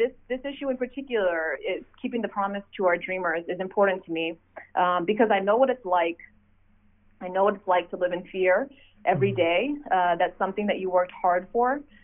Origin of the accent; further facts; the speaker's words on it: San Antonio, Texas, United States; my community here in where I grew up here in San Antonio